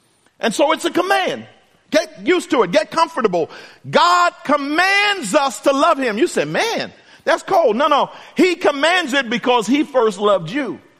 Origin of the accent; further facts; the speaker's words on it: Philadelphia, Pennsylvania, United States; now in Northern California, United States; I grew up in Philadelphia, so I grew up in terms of professional football being an Eagles fan. And now I pastor in Northern California in 49ers country.